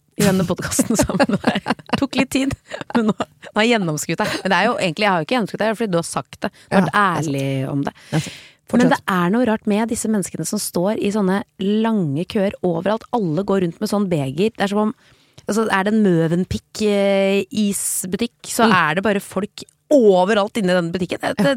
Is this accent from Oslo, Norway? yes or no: yes; Oslo, Norway; for vi hadde ikke isbil I Oslo sentrum der jeg vokste opp.